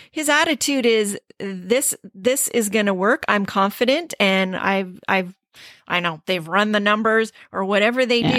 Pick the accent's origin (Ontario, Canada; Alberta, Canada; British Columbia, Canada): Ontario, Canada; Scarborough; My hometown.